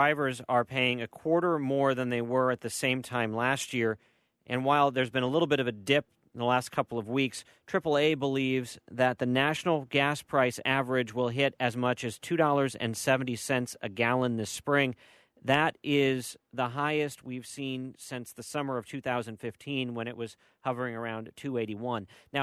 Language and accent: English; California, United States; As a Californian, I remember $4 plus gallons of gas.